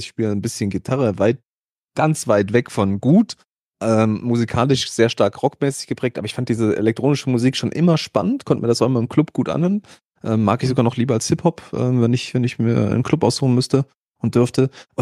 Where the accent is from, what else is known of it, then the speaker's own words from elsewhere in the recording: Germany; ich bin Deutscher.